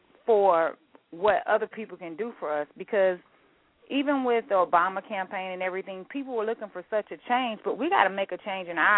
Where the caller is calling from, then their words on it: Jacksonville, Florida, United States; I'm actually calling from Jacksonville, Florida.